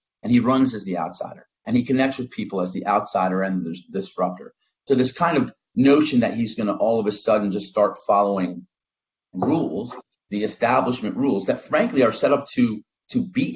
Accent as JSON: {"language": "English", "region": "New York", "country": "United States", "tie": "born or raised there", "said": "you can have scenarios in my home state of New York where you still have ballots that were cast in primary elections"}